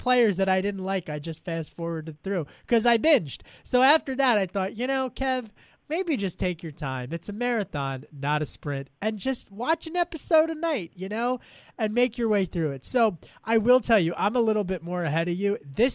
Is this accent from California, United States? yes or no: no; Pennsylvania, United States; But, you know, I just go back to growing up in Delco.